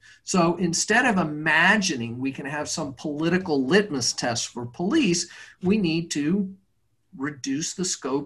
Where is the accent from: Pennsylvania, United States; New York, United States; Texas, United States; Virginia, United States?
Texas, United States; Houston; But I am from Houston, right.